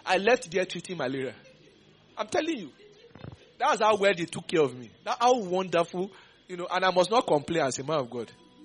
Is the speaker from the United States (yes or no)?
no; Ife, Osun, Nigeria; The day they gave birth to me, there was no light in Ife. I was born in Ife. There was no light.